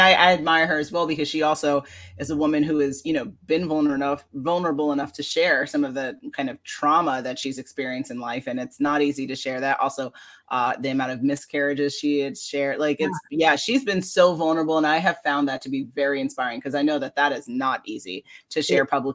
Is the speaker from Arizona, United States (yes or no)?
no; Manhattan, New York, United States; Growing up in Manhattan, in not the most diverse part of the city, I always craved to see someone like me